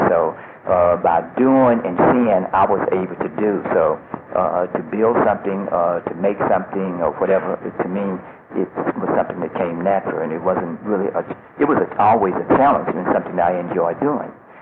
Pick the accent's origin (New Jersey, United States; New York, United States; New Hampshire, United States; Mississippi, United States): Mississippi, United States; being a boy growing up in Mississippi, where my father, who was, I guess, an all-around kind of guy